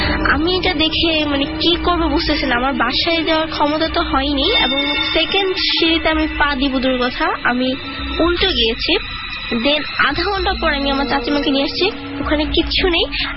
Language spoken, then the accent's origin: Bangla; Dhaka, Dhaka Division, Bangladesh; আমার জন্ম ঢাকাতেই, তো আমার এলাকাটাই ফার্ম গেটের বসুন্ধরার আশেপাশে, মানে আওয়ালটাইম এখানেই থাকা হয়। আমি একটু আমার বাসার লোকেশনটা বলি, ওই বাসে আমি প্রায় 11 বছর থেকে এসেছি।